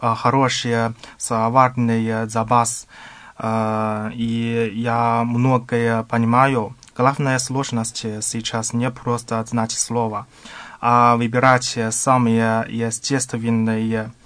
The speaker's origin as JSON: {"language": "Russian", "town": "Chengdu", "region": "Sichuan", "country": "China", "second_language": "Russian", "lives_now": "Russia", "said": "Я из Чэнду, Китая."}